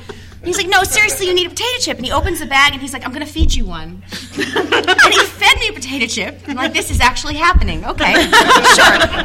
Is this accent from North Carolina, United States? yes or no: no; New York, United States; now in Louisville, United States; So we grew up in New York, where people aren't always that nice. I lived in Queens for 7 years